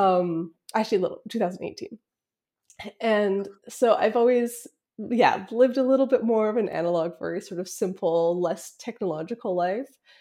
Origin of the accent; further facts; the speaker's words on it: Canada; I'm originally Canadian, by the way.